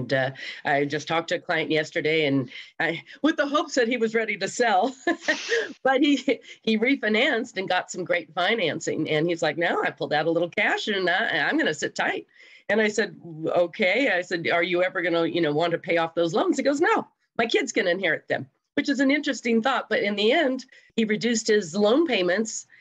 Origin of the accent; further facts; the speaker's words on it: Los Angeles, California, United States; When I first came here. I came from Los Angeles. When I first came here 27 years ago